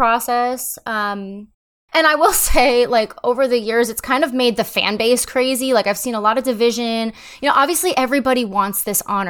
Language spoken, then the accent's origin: English; Pennsylvania, United States; now in Florida, United States; I come from Pennsylvania originally, so I was a displaced fan for a long time up there in Eagles country